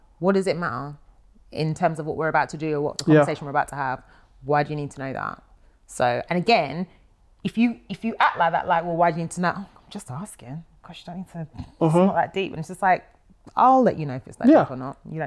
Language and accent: English; United Kingdom; and if I say to them, oh, I'm British.